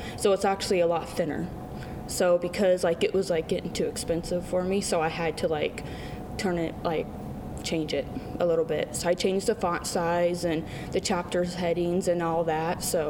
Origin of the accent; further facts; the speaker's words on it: Knoxville, Iowa, United States; also born or lived in Pella, Iowa; Yes. I was born in Pella, Iowa, and then me, my mom, my sister, my brother moved from Pella to Knoxville, and I grew up here.